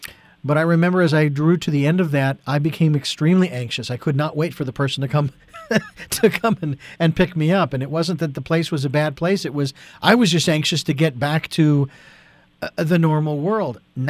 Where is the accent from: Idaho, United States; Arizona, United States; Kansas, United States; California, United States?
Arizona, United States; Phoenix; I actually went to a retreat center north of Phoenix, my hometown, Phoenix